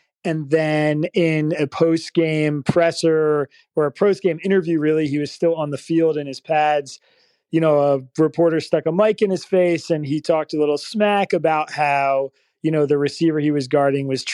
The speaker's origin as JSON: {"language": "English", "region": "Pennsylvania", "country": "United States", "tie": "born or raised there", "said": "that I felt like had more relevance to the things that were happening around me on campus and in my home state of Pennsylvania."}